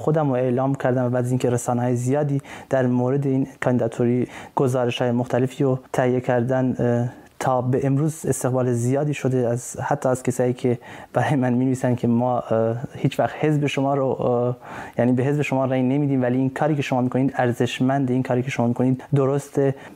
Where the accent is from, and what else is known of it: Iran; now in Germany